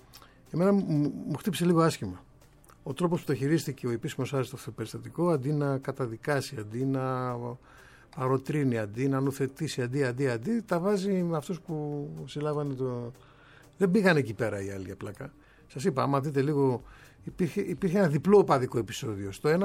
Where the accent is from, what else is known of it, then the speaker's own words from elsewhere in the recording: Spathari, Central Greece, Greece; Το χωριό μου είναι ακριβώς 5 χιλιόμετρα έξω από το Μαντούδι, το σπαθάρι.